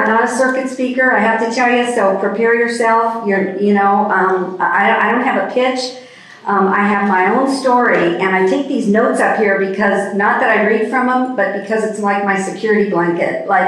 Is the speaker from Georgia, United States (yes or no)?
no; California, United States; I have to tell you that I come from Orange County. I live in Cyprus.